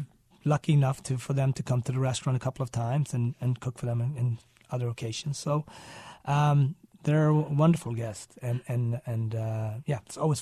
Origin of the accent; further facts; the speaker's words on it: Sweden; English is a second language; also born or lived in Japan / France / Switzerland; different than the seafood that I grew up with in Sweden.